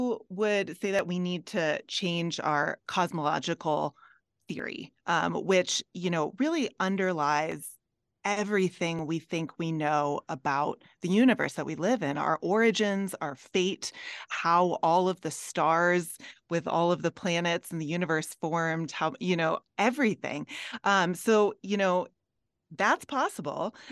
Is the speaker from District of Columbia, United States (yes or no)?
no; Minnesota, United States; I'm from Minnesota, so this is very exciting.